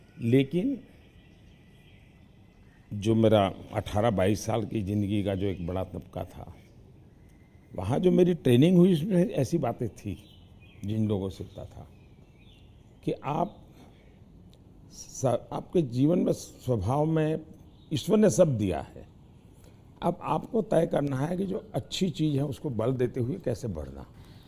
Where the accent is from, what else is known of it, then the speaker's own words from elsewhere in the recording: Gujarat, India; हमारे यहाँ से दूर एक मेहसाना स्टेशन है मेरे गांव से